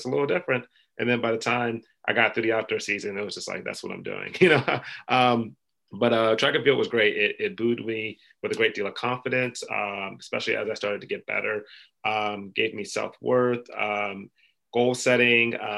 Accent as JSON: {"language": "English", "town": "Philadelphia", "region": "Pennsylvania", "country": "United States", "tie": "born or raised there", "said": "Yes. This is in Philadelphia. Yeah. I grew up in Philly."}